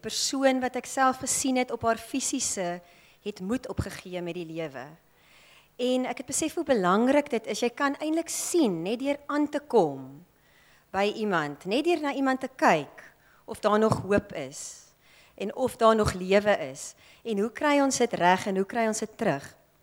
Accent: Namibia; Ek kom van Namibia af, dan kom ons in die Kaap aan by haar.

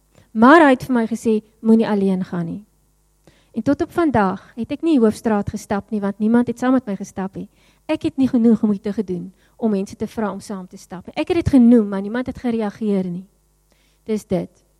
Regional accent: Worcester, Western Cape, South Africa; jare terug, het ek in Woester groot geword en op 'n stadium was ons hoofstraat

